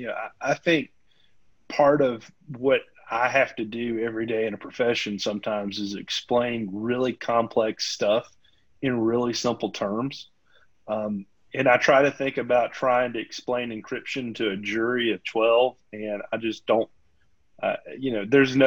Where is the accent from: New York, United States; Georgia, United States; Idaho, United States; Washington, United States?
Georgia, United States; growing up in South Georgia, we didn't have a drying machine. We had a clothesline, and the clothesline throughout the town is invariably in everybody's backyard.